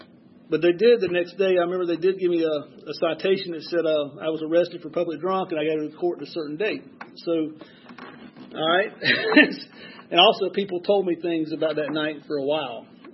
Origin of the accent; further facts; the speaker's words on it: Atlanta, Georgia, United States; But I was born and raised here in Atlanta, and I was a pretty good kid in grammar school.